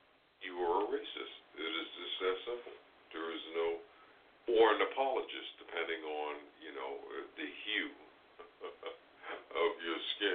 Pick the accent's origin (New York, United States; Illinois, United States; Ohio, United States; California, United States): New York, United States; I grew up in Long Island.